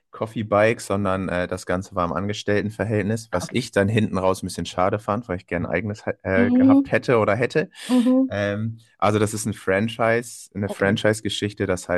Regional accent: North Sea coast, Germany; bin 32, komme von der schönen, aber oft grauen Nordsee.

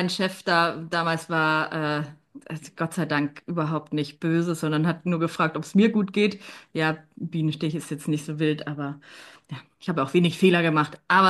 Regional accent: Munich, Bavaria, Germany; Ich komme aus München eigentlich.

